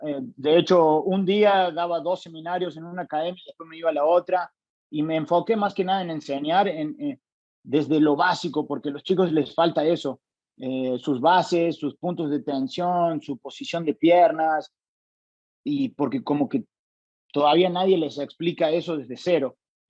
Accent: Argentina; Voy a poder compartir mis conocimientos porque para que crezca ahí el deporte en mi país también, porque yo veo a los chicos que le echan un montón de ganas y en Argentina no hay eventos

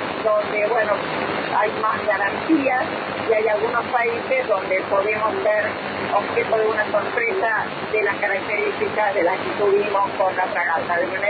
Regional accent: Argentina; nuestra convicción como argentinos

